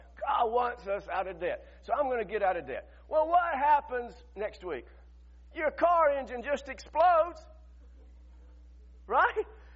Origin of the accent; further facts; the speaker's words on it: Griffin, Georgia, United States; When I was a boy growing up in Griffin, Georgia, we lived off on 155, had a farm and we raised cows and stuff.